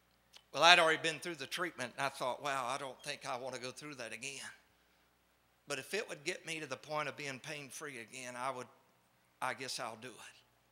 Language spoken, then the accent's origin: English; North Carolina, United States; And so I set it up in my hometown in North Carolina to have ketamine infusion.